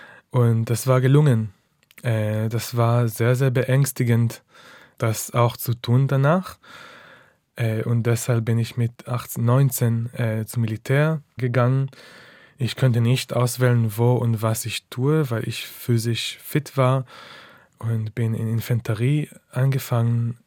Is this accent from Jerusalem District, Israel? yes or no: no; Haifa, Haifa District, Israel; ich komme nicht aus Tel Aviv, ich komme aus Haifa. Ist ein bisschen peripherialer.